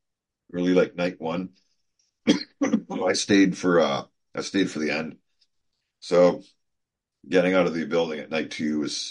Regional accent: Vancouver, British Columbia, Canada; the guy popped huge hearing that I was from Vancouver, BC.

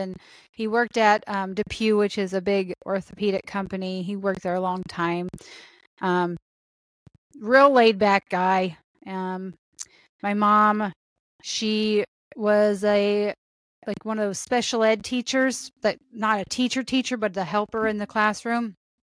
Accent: Warsaw, Indiana, United States; Edgewood Middle School, and then I went to Warsaw Community High School.

